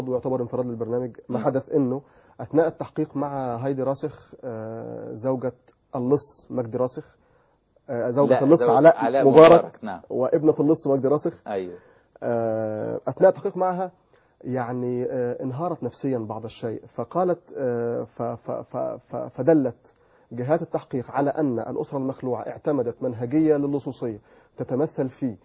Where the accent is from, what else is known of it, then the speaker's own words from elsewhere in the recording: Egypt; علينا جميعا كمصريين